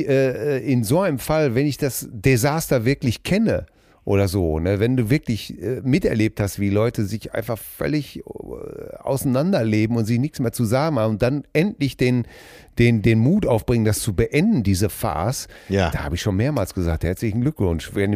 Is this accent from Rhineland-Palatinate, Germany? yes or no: no; Witten, North Rhine-Westphalia, Germany; Ich komme aus Witten, was nur unweit vom Caesars Palace entfernt ist.